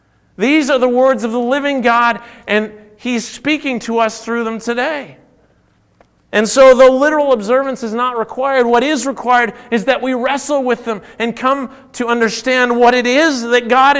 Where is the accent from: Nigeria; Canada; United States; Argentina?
Canada; Ontario; now in Edmonton, Canada; I grew up in Southern Ontario.